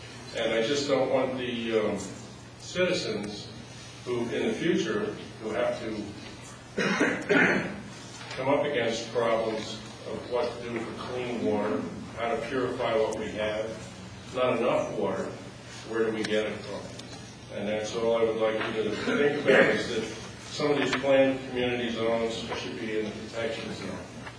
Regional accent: Riverdale, New Jersey, United States; I'm from Riverdale. I'm just a citizen that's concerned about the water in my area and the overgrowth of my town.

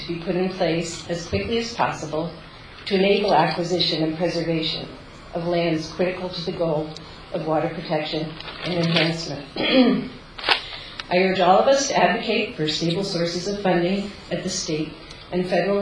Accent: Madison, New Jersey, United States; from Madison, New Jersey, which is outside the Highlands region.

